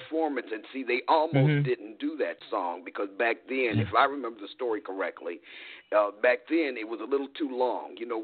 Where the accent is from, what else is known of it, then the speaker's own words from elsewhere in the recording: Michigan, United States; also born or lived in Chicago, Illinois; See, I grew up in Backwoods, Michigan. I'm a Chicago girl, born there, but I was reared in Michigan, so I was off the music scene.